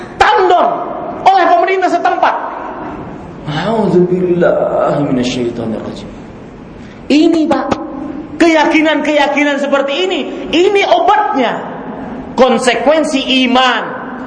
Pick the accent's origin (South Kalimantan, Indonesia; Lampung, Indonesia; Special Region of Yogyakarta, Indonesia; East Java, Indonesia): South Kalimantan, Indonesia; Banjarmasin; pernah di kampung saya di Banjarmasin kejadian.